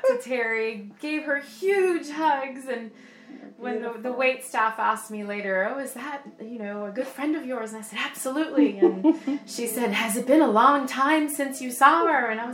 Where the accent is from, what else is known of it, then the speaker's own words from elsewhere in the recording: Quebec, Canada; I'm originally from French Canada. I am just almost finished my 44th year on this planet in the 3D form.